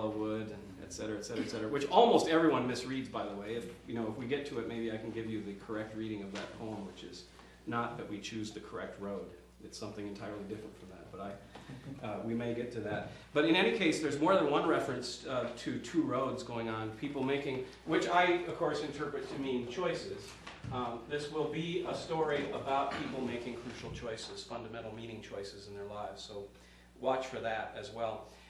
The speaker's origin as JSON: {"language": "English", "region": "Minnesota", "country": "United States", "tie": "born or raised there", "accent": "Minnesotan", "said": "I was raised in Minnesota, and I'm told that when I get on the phone, I sound like a Minnesotan."}